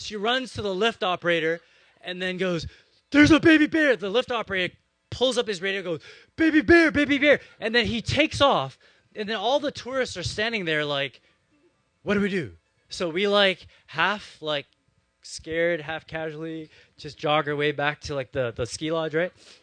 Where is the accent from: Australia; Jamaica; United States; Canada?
Canada; Calgary, Alberta; also born or lived in Banff; So I'm from Canada, and when I was younger, I grew up in Calgary, which is the Rocky Mountains.